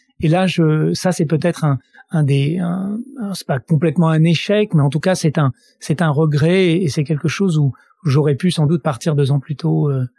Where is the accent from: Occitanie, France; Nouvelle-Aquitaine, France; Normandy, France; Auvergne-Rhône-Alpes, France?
Auvergne-Rhône-Alpes, France; Grenoble; now in Paris, France; je fais du ski régulièrement, je suis grenoblois, j'ai la possibilité d'aller très régulièrement faire du ski à l'Alpe d'Huez en hiver